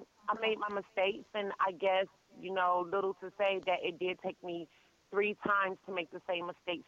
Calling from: Seffner, Florida, United States; I am actually calling right now from Sefner, Florida.

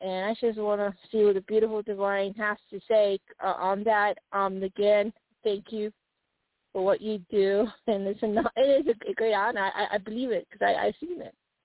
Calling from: Arizona, United States

